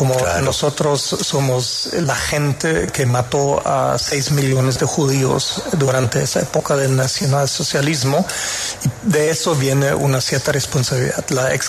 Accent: Hamburg, Germany; Spanish is a second language; now in Berlin, Germany; Soy de Hamburgo, pero vivo ya en Berlín desde hace buen rato.

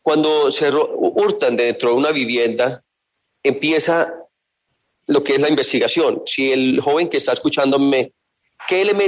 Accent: Bucaramanga, Santander, Colombia; moved away; Yo soy santanderiano, soy de Bucaramanga, disculpen que hable así, pero yo soy parte aquí de Bucaramanga. Sí, hace 30 años llevo la policía y hablo así como hablan ustedes.

